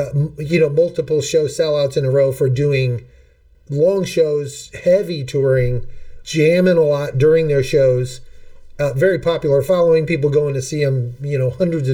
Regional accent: United States; And frankly, probably because I'm an American and not as knowledgeable.

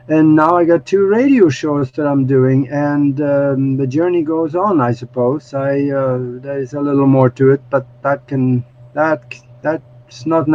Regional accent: Norway; moved away as an adult; now in United States; I was born back in Norway, in Northern Europe, back in the Dark Ages, and I was on a farm there, and got a farming education

